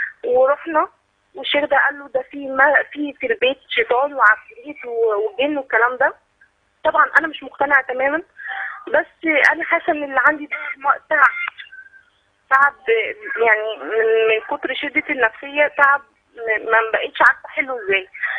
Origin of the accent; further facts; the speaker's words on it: Egypt; أنا من مصر، فمتزوجة في محافظة الفيوم